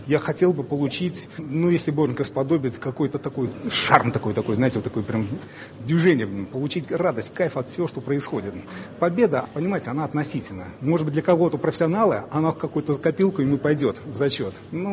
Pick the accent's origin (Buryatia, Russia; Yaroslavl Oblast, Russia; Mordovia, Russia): Mordovia, Russia; я из Мордовии, поварское дело.